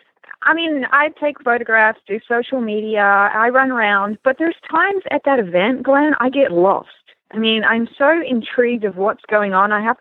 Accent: Australia; I grew up in Australia.

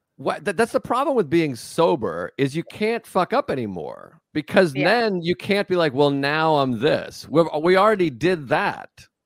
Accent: Whitman, Massachusetts, United States; I'm from Whitman. I'm from South Shore.

